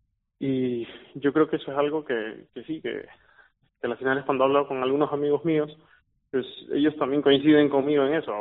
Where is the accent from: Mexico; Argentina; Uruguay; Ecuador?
Ecuador; Guayaquil, Guayas; also born or lived in Pamplona, Spain; yo soy de Guayaquil, de Ecuador, pero yo vivía en Pamplona